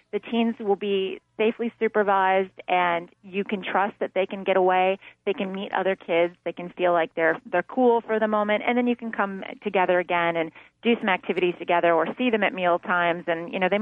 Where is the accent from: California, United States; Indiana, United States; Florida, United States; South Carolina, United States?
Florida, United States; I'm from Florida, and I have a tendency of saying Disney World instead of just saying